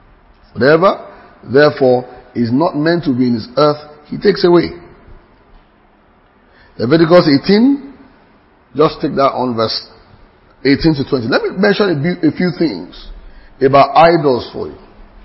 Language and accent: English; Ososa, Ogun, Nigeria; So, I am from Ososa, where somebody came to chance.